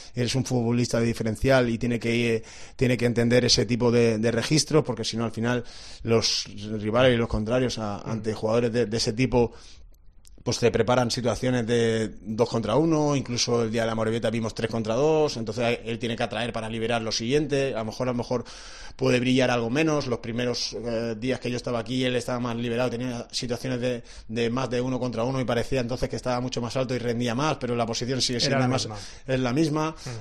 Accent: Canovelles, Catalonia, Spain; also born or lived in Granollers; soy nacido en Granollers, pero soy de Canovellas.

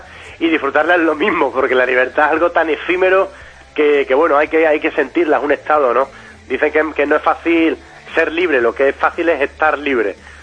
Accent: Extremadura, Spain; No puedo, por supuesto, dejar mucho mi tierra, ni mis amigos, ni mi familia. Pero sí es verdad que viendo Extremadura desde la distancia, yo que toda la vida he creado y he vivido en Extremadura

